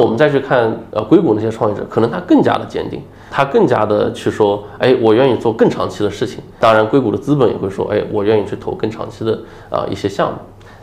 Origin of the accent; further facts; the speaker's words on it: Hangzhou, Zhejiang, China; 我是杭州人